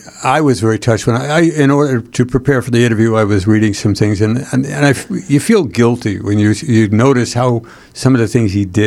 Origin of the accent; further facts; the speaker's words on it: California, United States; But I'm from California myself.